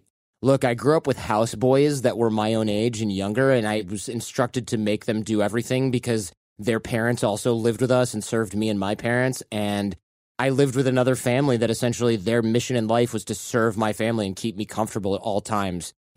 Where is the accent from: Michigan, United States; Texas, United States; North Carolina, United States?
Michigan, United States; now in California, United States; I grew up in Michigan and sometimes in California, I'll go back to Michigan